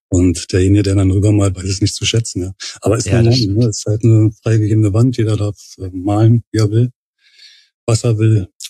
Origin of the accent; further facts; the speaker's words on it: Berlin, Germany; geboren und aufgewachsen in Berlin, Pankow. Genau da, wo ich auch wohne jetzt